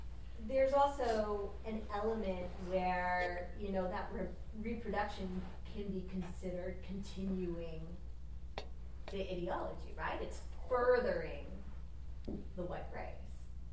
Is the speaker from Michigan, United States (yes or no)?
no; Irvine, California, United States; because I grew up in Irvine and I really wasn't aware of it.